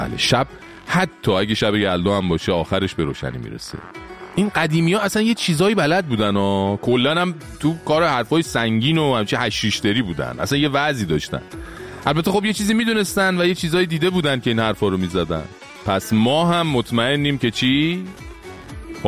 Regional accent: Iran; خوبیش اینه که ما ایرانی هستیم حداقل

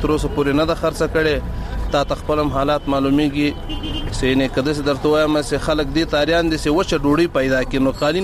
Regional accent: Logar, Afghanistan; زه د لوګر ولایت اوسیدونکی یم

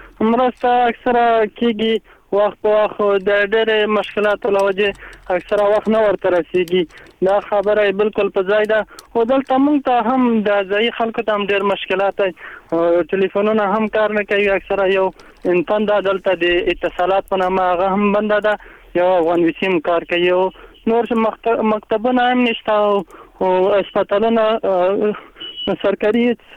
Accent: Barmal, Paktika, Afghanistan; نه مونږ د پکتیکا یو د برمل اوسیدونکی یو د افغانستان

